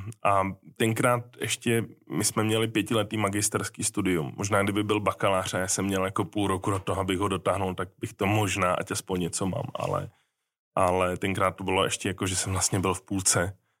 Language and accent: Czech; Prague, Czechia; now in Brno, Czechia; Takže my jsme z Prahy, já jsem studoval v Praze, ale vlastně na výšku jsem šel do Brna a už jsem zůstal. Takže já teda žiju v Brně